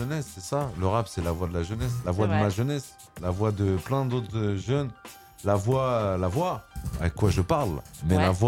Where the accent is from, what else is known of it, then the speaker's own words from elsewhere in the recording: Rouen, Normandy, France; j'ai grandi en centre-ville de Rouen.